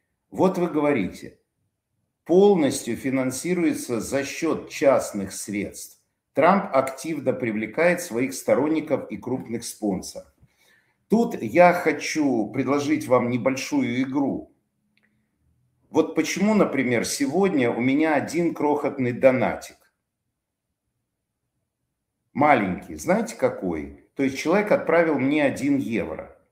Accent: Russia; я тоже россиянин, но во мне этого нет

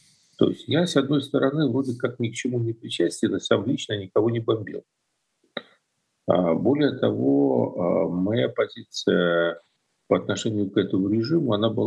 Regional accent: Kyiv, Ukraine; born there; Я родился в Киеве, но я культурно

